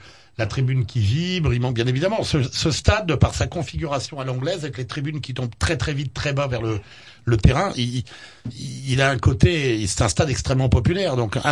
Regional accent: Noyelles-sous-Lens, Hauts-de-France, France; Moi, quand j'étais gamin à Noyelles-sous-Lens, les papas qui travaillaient au fond et qui remontaient à 6 heures du matin et qui allaient dormir

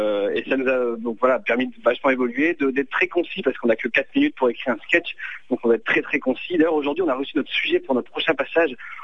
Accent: Lille, Hauts-de-France, France; parce que comme on vient de Lille et qu'on est considéré avoir à Lille dans le Nord le meilleur public de France

